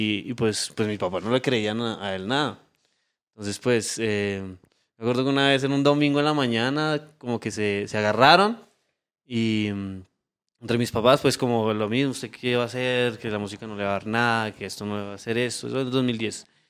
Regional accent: Colombia; Es la tarima que hay que pisar como rapero colombiano

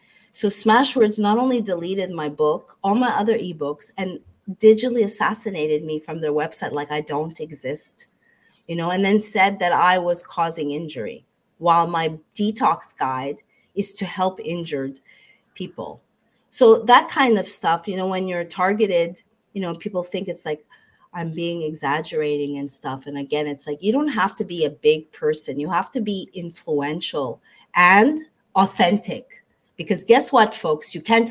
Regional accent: Montreal, Quebec, Canada; moved away; I mean, I came from Montreal, Canada. And I've worked really hard. I've been working since the age of 13.

